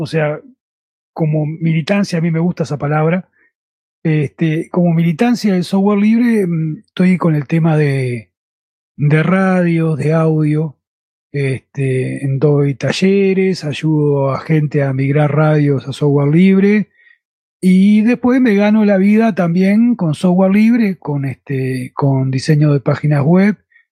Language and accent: Spanish; Uruguay; moved away as an adult; now in Táchira, Venezuela; yo soy uruguayo. Hace 8 años por ahí que estoy viviendo en Venezuela, en la frontera con Colombia, en Táchira.